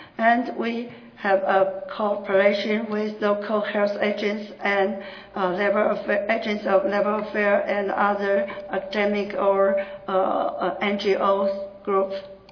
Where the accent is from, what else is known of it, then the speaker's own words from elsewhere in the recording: Taiwan; English is a second language; I come from Taiwan. First, I must apologize for my poor English.